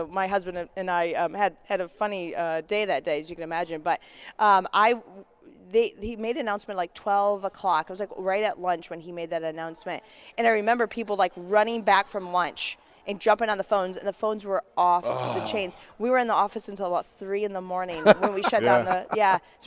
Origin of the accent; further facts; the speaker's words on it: Flint, Michigan, United States; I'm from Flint, Michigan originally. So it kind of gives you a little bit of understanding where I'm from.